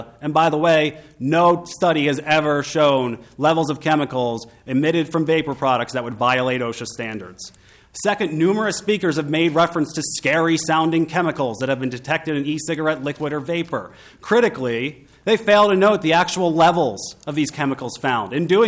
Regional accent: New Jersey, United States; I am from New Jersey, and I can confidently tell you, you will never enforce this law

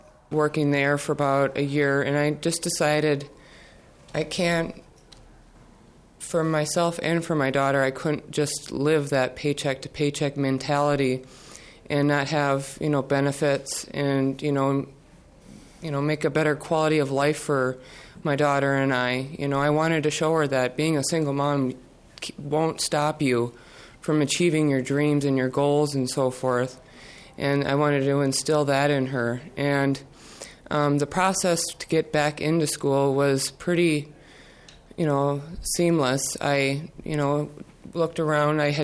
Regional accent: Owatonna, Minnesota, United States; also born or lived in California; And in 2005, I divorced and I moved back to Minnesota because that's where my hometown is Owatonna.

